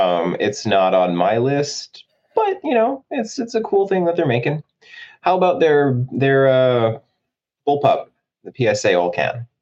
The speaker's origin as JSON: {"language": "English", "region": "Saskatchewan", "country": "Canada", "tie": "born or raised there", "said": "I grew up in Saskatchewan, I'm from the prairies"}